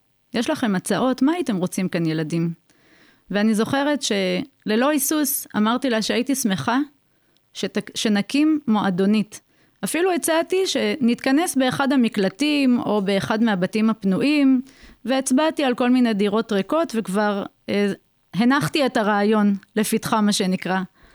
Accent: Ofakim, Southern District, Israel; כילדה שגרה בשכונת מצוקה, אפשר לומר, באופקים. קראו לה מרכז קליטה, לימים היא קיבלה את השם קיבוץ גלויות.

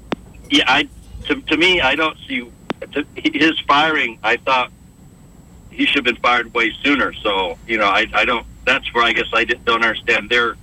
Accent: Anchorage, Alaska, United States; also born or lived in Texas; Originally, I'm from Texas, but I grew up and lived in Anchorage, Alaska, most all my life.

